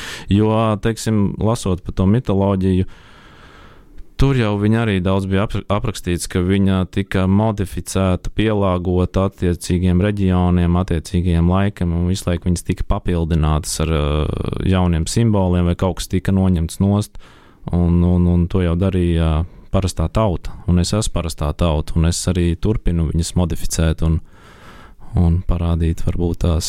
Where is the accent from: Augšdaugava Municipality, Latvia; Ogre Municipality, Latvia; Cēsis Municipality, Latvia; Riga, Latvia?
Ogre Municipality, Latvia; Lielvārde; Un pirmā mākslas skola man bija Lielvārdē, jo mēs augām Lielvārdē. Tad mēs pārcēlamies Rīgu